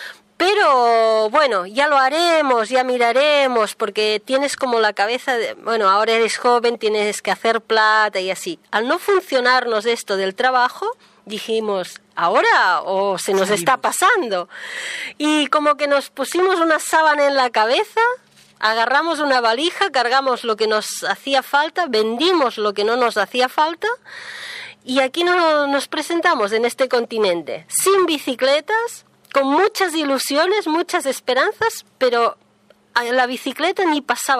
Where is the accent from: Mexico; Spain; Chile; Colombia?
Spain; Arbúcies, Catalonia; yo soy de Arbúcies, un pueblecito muy chiquito, que la provincia es de Girona y está cerca, bueno, está en el Pirineo, sí. Cerca de Francia.